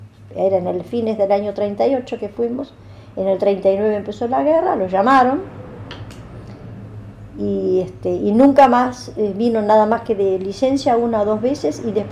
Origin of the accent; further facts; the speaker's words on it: Germany; Spanish is a second language; now in Buenos Aires, Argentina; El 27 de septiembre vinimos en el año 48 acá. 21 días el viaje vine yo de Alemania 48 acá. A Buenos Aires, porque tenía tíos abuelos de mi mamá.